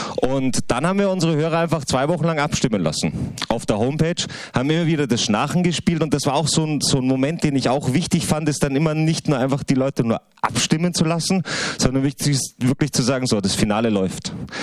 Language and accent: German; Salzburg, Austria; So, also jetzt müsste ich natürlich als Salzburger sagen, Österreich gegen Holland.